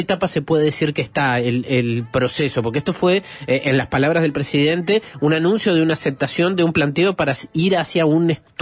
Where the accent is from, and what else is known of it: Uruguay